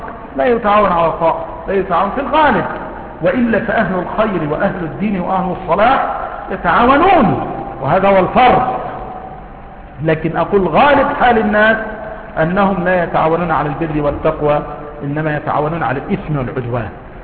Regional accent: Mansoura, Dakahlia, Egypt; مثلا عندنا في المنصورة

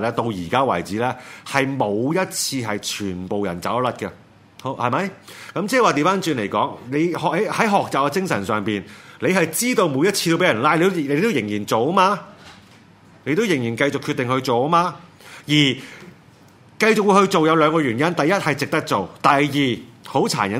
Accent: Hong Kong; 去令到我們香港人更加多人醒覺出來又好

